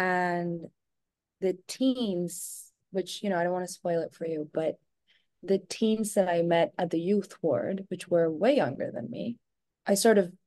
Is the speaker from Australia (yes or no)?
no; Argentina; moved away as an adult; now in United States; I guess I am pretty new to the United States. I came from Argentina and went for school to go to Yale for acting. So that was like 2018. And I was sort of new to New York